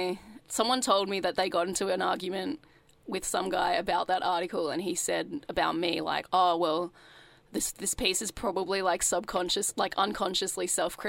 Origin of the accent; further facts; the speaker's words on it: Sydney, New South Wales, Australia; So I grew up in Sydney, in the suburbs. So my dad, when I was born, we lived in Cabramatta, which is like the Vietnamese capital of Sydney, until I was about four.